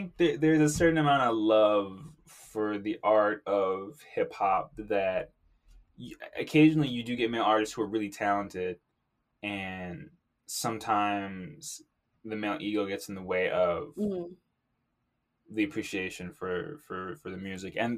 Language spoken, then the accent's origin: English; West Coast, United States; I'm coming from the West Coast, and it's all my like songs.